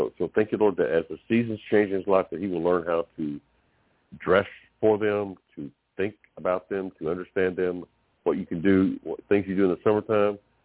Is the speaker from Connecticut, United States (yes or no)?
no; Texas, United States; Yeah, I'm from Texas.